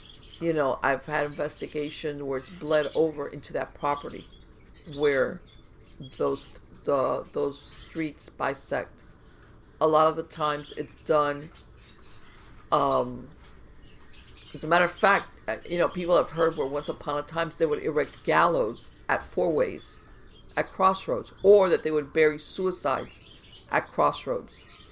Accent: Florida, United States; And again, because I'm bilingual, I grew up in South Florida.

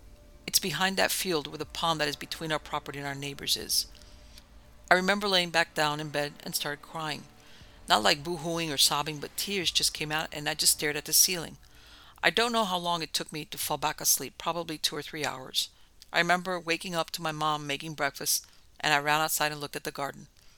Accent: Arkansas, United States; I was born and raised in Arkansas, out in the middle of nowhere.

